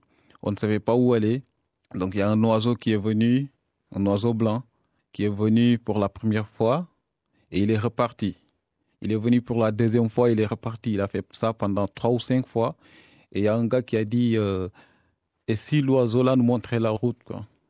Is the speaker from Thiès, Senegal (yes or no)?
no; Dakar, Senegal; moved away; Je suis parti en 2012 pour ma première fois. J'ai quitté Dakar pour aller en Mauritanie. Et j'ai quitté Nouakchott pour aller à Casablanca.